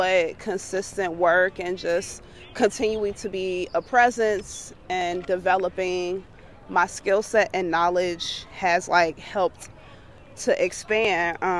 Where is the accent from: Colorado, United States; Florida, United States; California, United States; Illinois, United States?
Illinois, United States; Chicago; I am from Chicago, born and raised, Southside, born and raised.